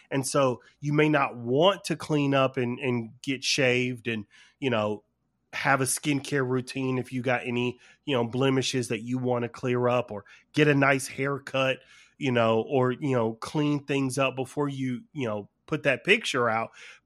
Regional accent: Georgia, United States; like I'm from Georgia, so I know plenty of people who hunt.

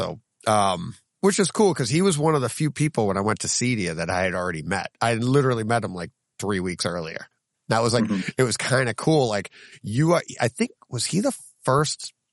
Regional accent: Needham, Massachusetts, United States; born there; I go, I was born in Needham.

